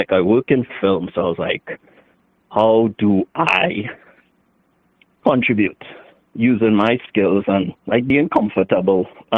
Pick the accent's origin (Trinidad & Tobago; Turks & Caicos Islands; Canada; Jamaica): Trinidad & Tobago; now in California, United States; I live in California, but I am from Trinidad.